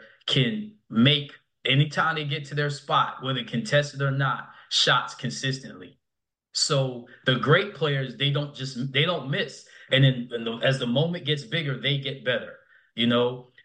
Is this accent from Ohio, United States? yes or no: no; New York, United States; I'm sorry. I'm from New York. I had you know, a former assistant from Jersey.